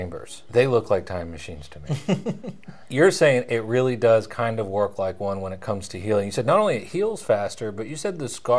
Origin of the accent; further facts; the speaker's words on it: St. Augustine, Florida, United States; You're in my favorite town on earth, in my opinion, my hometown.